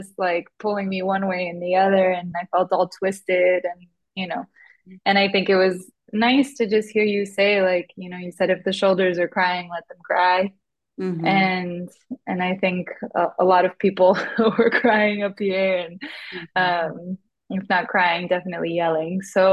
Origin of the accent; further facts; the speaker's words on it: United States; now in Brazil; I grew up in the United States, but my family is Brazilian. I've lived in Brazil for the last 10 years.